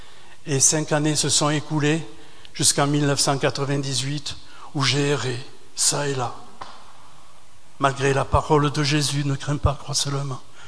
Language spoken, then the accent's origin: French; France; now in England; Moi, je suis en Angleterre, je suis français, je ne parle pas un mot de français